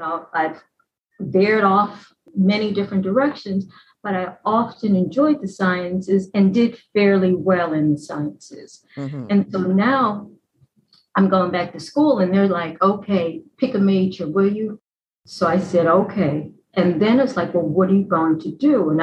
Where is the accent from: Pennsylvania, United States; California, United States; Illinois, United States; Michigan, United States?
Pennsylvania, United States; Philadelphia; there are other schools like I'm from Philadelphia and Temple University.